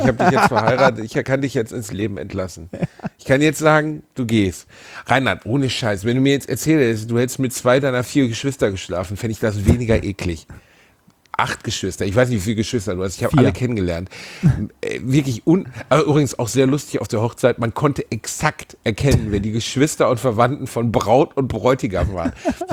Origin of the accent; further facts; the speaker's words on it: Germany; sowas kaufen wir nicht, wir sind Deutsche.